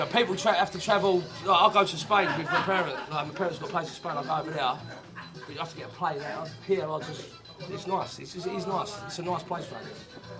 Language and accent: English; Enfield, London, United Kingdom